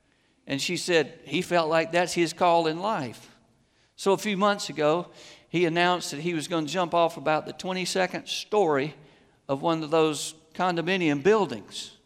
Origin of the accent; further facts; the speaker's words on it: Augusta, United States; When I grew up in Augusta, we had a house with a closed floor plan.